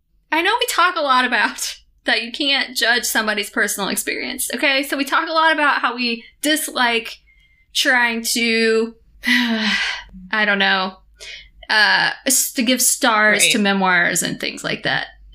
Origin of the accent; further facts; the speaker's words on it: Tennessee, United States; I am a nice, kind, polite person because I was raised in Tennessee.